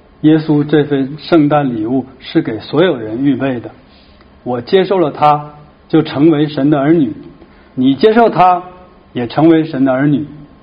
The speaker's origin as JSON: {"language": "Chinese", "country": "China", "moved": "as an adult", "said": "本来我是一个中国人，不是犹太人，爸爸是共产党员，妈妈是回民"}